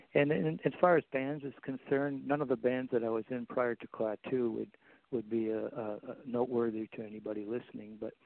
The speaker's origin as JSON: {"language": "English", "town": "Toronto", "region": "Ontario", "country": "Canada", "tie": "born or raised there", "said": "Well, I was born and raised in Toronto. I've lived here all my life."}